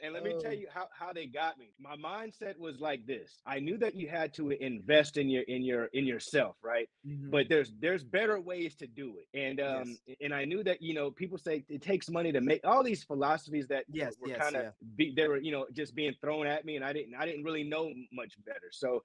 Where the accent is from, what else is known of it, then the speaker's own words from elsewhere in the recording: North Carolina, United States; born there; also born or lived in Brooklyn, United States / Washington, D.C., United States / Los Angeles, United States / Japan; I'm from a military family. I was born in North Carolina, lived in Brooklyn, New York, Washington, D.C., Los Angeles, Japan, Arizona.